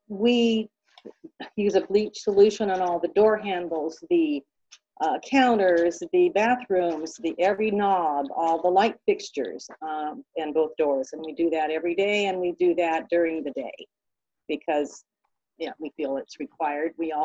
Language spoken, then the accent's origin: English; Sandpoint, Idaho, United States; I grew up in Sandpoint and left for a few years and ended up back here.